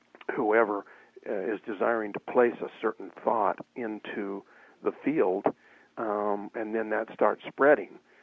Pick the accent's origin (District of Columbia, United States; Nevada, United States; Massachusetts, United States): Nevada, United States; Las Vegas; born there; now in Santa Cruz, United States; Well, I was born in Las Vegas.